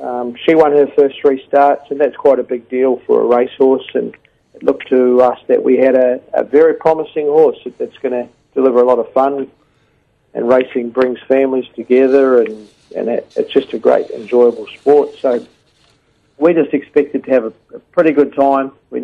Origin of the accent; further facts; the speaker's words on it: New Zealand; now in Australia; No, it's a great rivalry between Australia and New Zealand. I've been here 17 years now, so sometimes I put the Wallaby caps on as well.